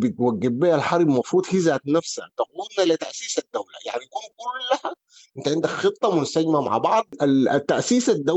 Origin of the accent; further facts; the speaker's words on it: Sudan; نحن كسودانيين كلنا بما فيها غوار السياسية كلها